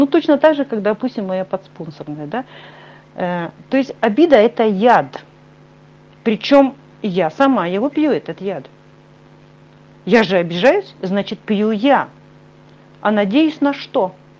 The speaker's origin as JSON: {"language": "Russian", "region": "Saint Petersburg", "country": "Russia", "said": "Я сама из Питера, и я лежала в очень знаменитой больнице."}